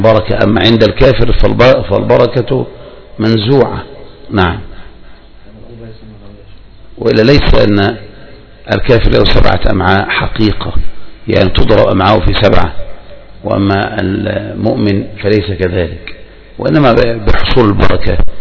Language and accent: Arabic; Egypt; والجراد هو ما نسميه نحن هنا عندنا في مصر النطاط